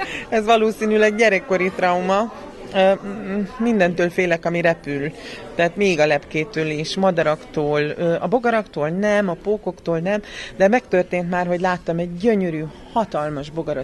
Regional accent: Vojvodina, Serbia; én arra jöttem rá, hogy én egy vajdasági ember vagyok, én a vajdasági embereket ismerem jól

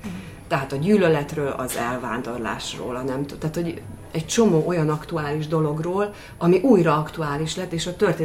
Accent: Subotica, Vojvodina, Serbia; mivel én Szabadkán születtem, és ott éltem

